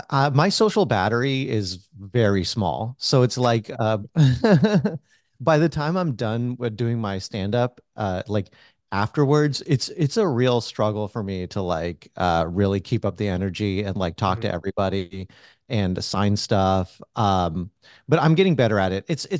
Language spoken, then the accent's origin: English; United States; Like, my family is Hindu, but I grew up in America.